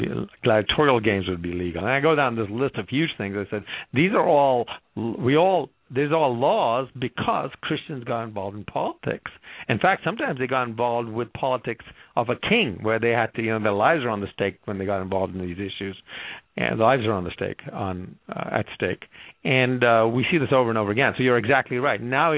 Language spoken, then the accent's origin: English; Sudan; also born or lived in Yemen; because in the countries I grew up in, for your background, I grew up in Sudan and Yemen.